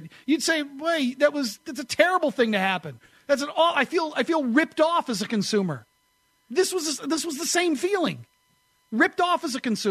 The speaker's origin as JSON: {"language": "English", "region": "New England", "country": "United States", "tie": "born or raised there", "said": "and I grew up in New England"}